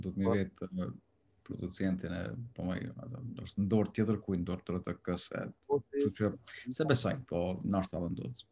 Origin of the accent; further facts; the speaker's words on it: Kosovo; që mund me thonë që jam prej Kosovës ose shqiptar